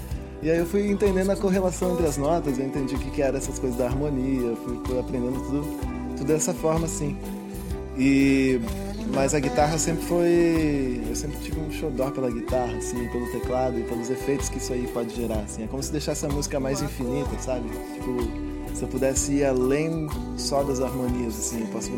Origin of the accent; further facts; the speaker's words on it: Farroupilha, Rio Grande do Sul, Brazil; born there; que eu nasci em Farroupilha, pra quem não sabe, lá no Rio Grande do Sul, lá no interior, né, do Sul